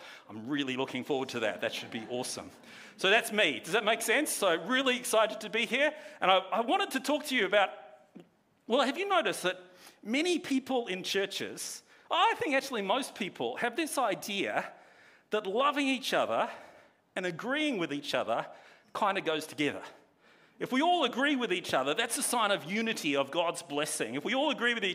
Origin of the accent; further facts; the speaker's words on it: Australia; I am an Australian.